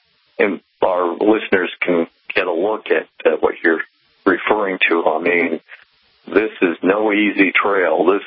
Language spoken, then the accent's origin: English; Boston, Massachusetts, United States; And you know, growing up in Massachusetts, being a Boston guy, it wasn't until I started traveling and visiting the automotive world around the country